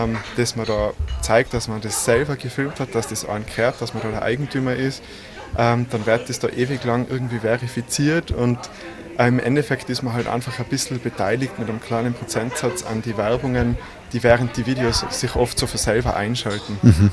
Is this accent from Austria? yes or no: yes; Schwoich, Tyrol, Austria; Ich komme eigentlich aus Schwolch, aus dem Tiroler Unterland und da redet man natürlich schon ein bisschen anders, gell?